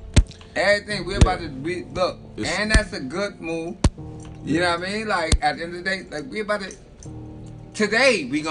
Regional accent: East Orange, New Jersey, United States; And I'm from East Orange, New Jersey.

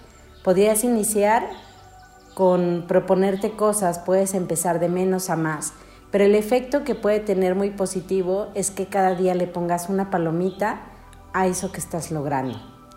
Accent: Mexico; Es como, digo, somos mexicanos, es como comernos un taco sin siquiera masticarlo.

